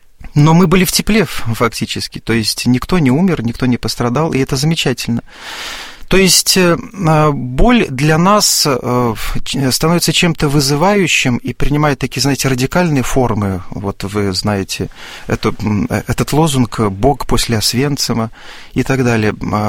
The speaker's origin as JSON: {"language": "Russian", "town": "Gomel", "region": "Gomel Region", "country": "Belarus", "tie": "born or raised there", "said": "известные люди в Гомеле, в моем родном городе"}